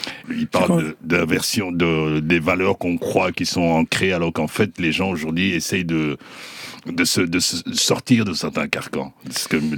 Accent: Brussels, Brussels-Capital Region, Belgium; J'habite en Belgique, hein, je viens de Bruxelles, c'est pour ça que j'ai un gros pull là, parce que là-bas il fait encore froid. Et j'habite à Bruxelles

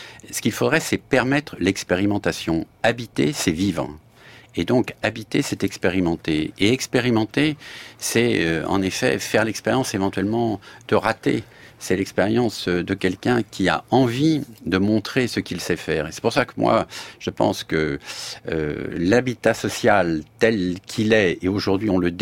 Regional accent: Paris, Île-de-France, France; alors que je suis parisien

